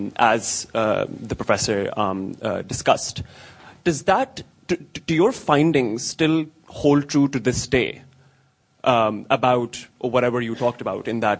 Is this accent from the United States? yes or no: no; Pakistan; because I am from Pakistan and I care about gender inequality.